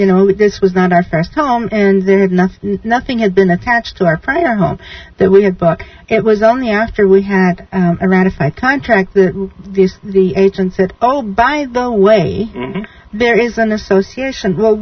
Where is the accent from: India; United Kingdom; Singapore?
United Kingdom; England; also born or lived in New York / Arizona / Virginia; now in United States; I came here from England. I lived in upstate New York for a while, for about a year. I moved to Arizona, no association, moved to Virginia.